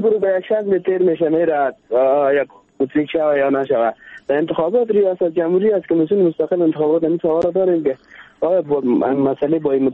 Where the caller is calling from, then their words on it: Tehran, Tehran Province, Iran; از تهران هستم.